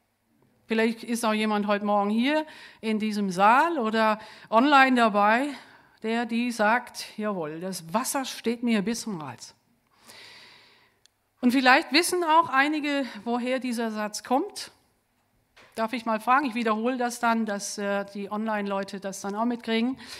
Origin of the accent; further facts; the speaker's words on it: Lower Saxony, Germany; ich bin keine Schwäbin, ich komme aus Norddeutschland und genauer gesagt aus Ostfriesland, aber ich lebe schon sehr, sehr lang hier im Süden.